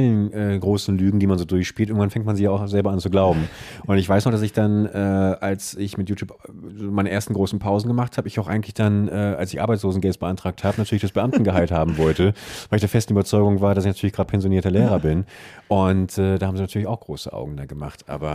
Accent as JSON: {"language": "German", "town": "Buchholz", "region": "Lower Saxony", "country": "Germany", "tie": "born or raised there", "said": "bin ich nochmal in meine alte Heimatstadt Buchholz gefahren"}